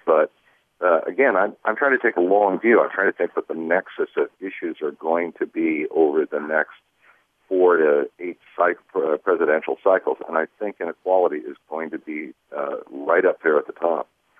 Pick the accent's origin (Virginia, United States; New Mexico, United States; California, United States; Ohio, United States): California, United States; I grew up out there in Southern California and remember the Goldwater 64 campaign quite vividly